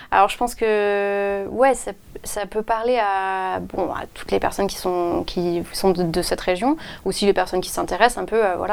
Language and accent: French; Provence-Alpes-Côte d'Azur, France; Et moi, j'ai grandi dans la Provence, donc ça m'a forcément touchée.